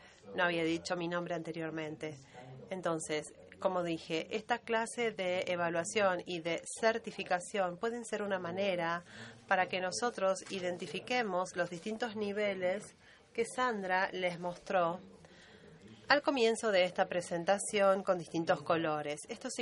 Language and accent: Spanish; Moldova; soy miembro del NOMCOM y de la República de Moldavia.